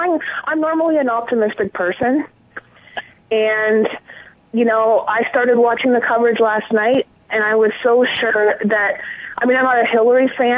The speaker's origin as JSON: {"language": "English", "country": "Canada", "said": "And like I said, I'm a Canadian."}